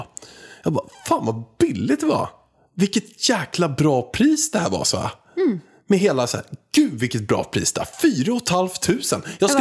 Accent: Haninge, Stockholm County, Sweden; Jag är ju från Haninge, kämpat för alla pengarna

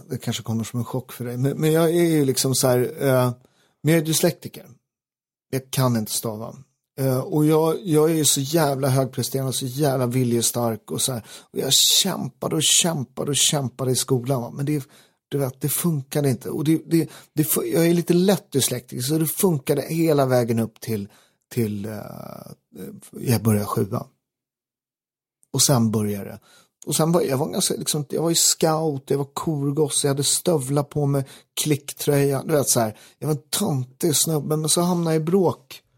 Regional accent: Upplands Väsby, Stockholm County, Sweden; jag är uppväxt i Väsby, så vi åkte ju liksom pendeltåget.

